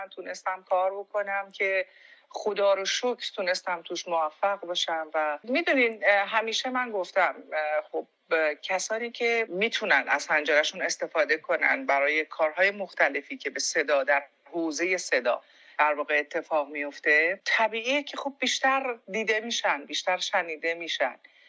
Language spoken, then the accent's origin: Persian; Tehran, Tehran Province, Iran; born there; در تهران به دنیا اومدم.